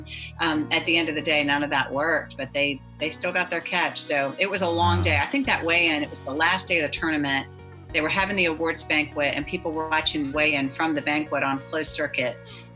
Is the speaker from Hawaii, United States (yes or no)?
no; Texas, United States; now in North Carolina, United States; I grew up in South Texas near Galveston, and okay. I've been on boats all my life, different capacities, but I didn't know a whole lot about marlin fishing until I moved here